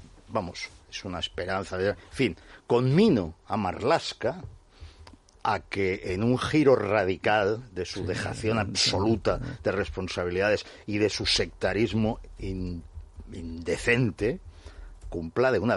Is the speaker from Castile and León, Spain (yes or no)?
no; Catalonia, Spain; Soy muy mal catalán. Tan mal catalán que ya no soy catalán, fíjate.